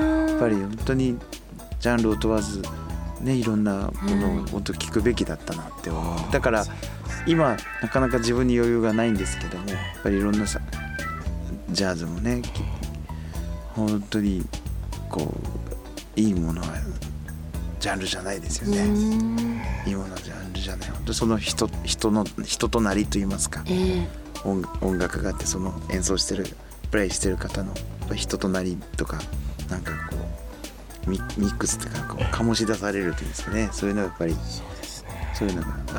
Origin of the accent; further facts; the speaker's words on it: Kagoshima, Japan; まあ、自分も鹿児島県人だからかもしれませんけど